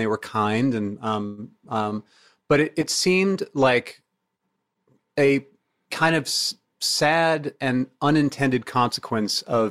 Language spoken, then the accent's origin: English; Bremerton, Washington, United States; born there; also born or lived in moved around; So, you know, I was born in Bremerton, Washington, and then we moved here, then we moved back, then we moved here, then we moved back.